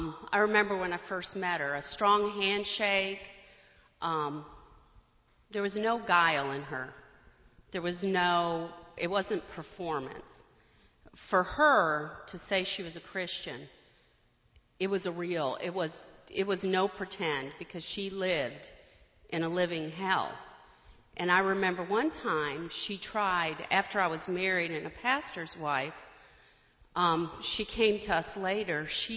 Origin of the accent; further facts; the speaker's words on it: Michigan, United States; I'm originally from Michigan, and my grandparents...